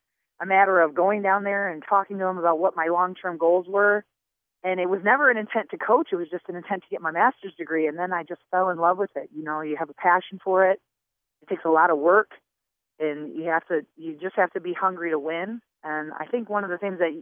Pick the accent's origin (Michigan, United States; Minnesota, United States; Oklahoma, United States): Michigan, United States; Utica; I'm originally from Utica, Michigan, which is right next door to Rochester. I'm from the east side.